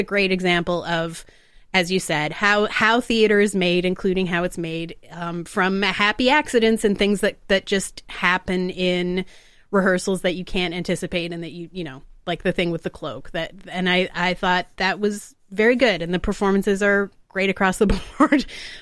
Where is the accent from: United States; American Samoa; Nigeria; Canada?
Canada; Niagara, Ontario; where we grew up in Niagara